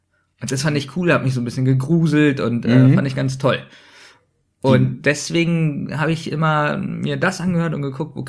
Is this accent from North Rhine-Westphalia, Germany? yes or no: no; Berlin, Germany; Ich komme auch aus Berlin.